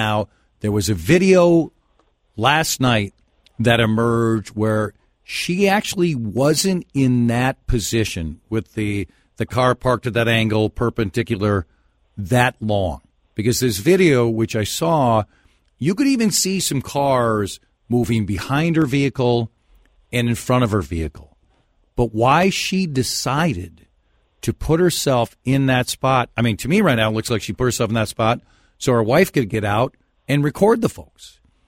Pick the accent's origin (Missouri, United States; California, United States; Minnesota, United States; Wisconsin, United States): Minnesota, United States; accent: Minnesota; If I go somewhere else, I have my Minnesota accent, apparently.